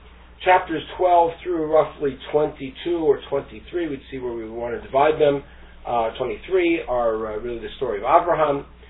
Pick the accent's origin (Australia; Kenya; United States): United States; Hollywood, California; remember I'm from Hollywood